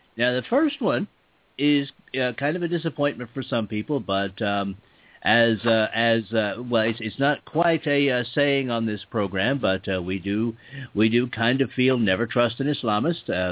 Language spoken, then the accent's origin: English; Texas, United States; I was born and raised in Texas, and it's kind of too bad that someone from the state of my birth would actually do this.